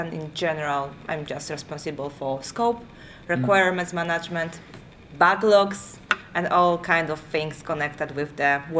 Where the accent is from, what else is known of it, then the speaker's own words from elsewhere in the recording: Poland; English is a second language; now in London, United Kingdom; So right now I'm based in London. However, probably you can guess by my accent that I'm not British. Originally I'm from Poland, and right now I'm just working in London.